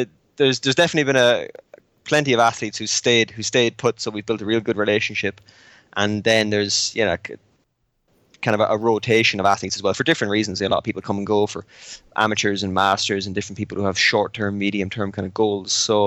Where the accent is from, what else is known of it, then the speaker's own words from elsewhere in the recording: Ireland; now in Morzine, France; I'm Irish, 30 years old now, so officially old or mature, one or the other. I've lived in Morzine in the French Alps, which most mountain bikers know, for not far off a decade now.